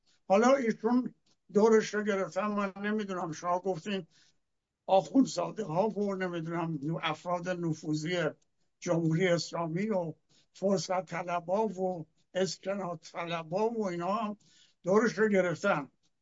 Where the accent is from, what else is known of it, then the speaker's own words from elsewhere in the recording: Iran; من به عنوان یک ایرانی ملیگرا